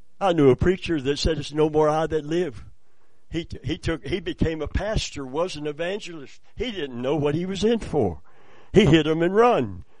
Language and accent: English; Plant City, Florida, United States; also born or lived in Kentucky; I'm from Plant City, previously Kentucky. I'm a country boy. I understand country language.